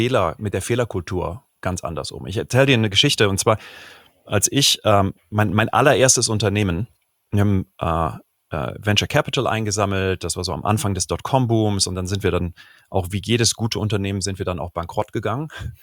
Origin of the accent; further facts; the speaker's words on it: Cologne, North Rhine-Westphalia, Germany; Ich bin in Köln groß geworden